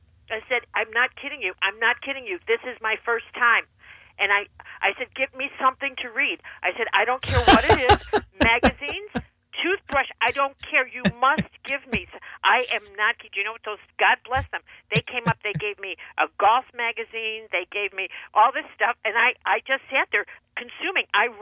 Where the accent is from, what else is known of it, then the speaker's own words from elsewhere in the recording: Chicago, Illinois, United States; And I said, that's not possible because I'm from Chicago, and people like me, we don't live on farms.